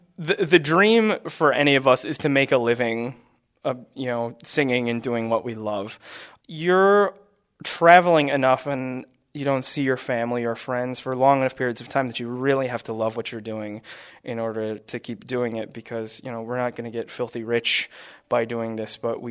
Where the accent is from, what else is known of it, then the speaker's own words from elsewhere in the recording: Rochester, Minnesota, United States; I'm from the great state of Minnesota in Rochester, Minnesota.